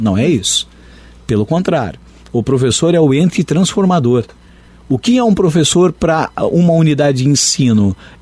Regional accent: Ponta Grossa, Paraná, Brazil; born there; A gente não pode colocar São Paulo dentro de Ponta Grossa, onde eu nasci.

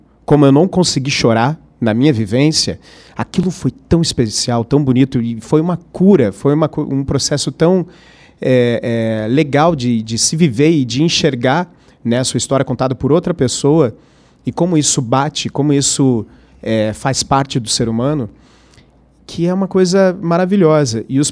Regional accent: Curitiba, Paraná, Brazil; Eu sou curitibano de origem.

